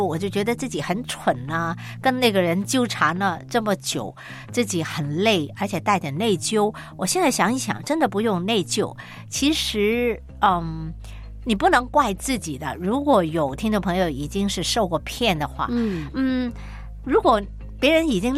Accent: Guangdong, China; 所以这是我们广东人说是贼喊抓贼

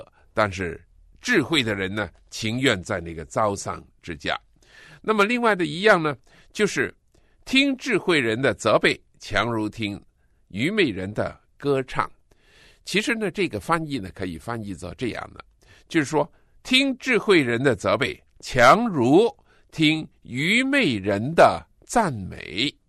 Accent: China; 我们中国人所吃的中药都是很苦的

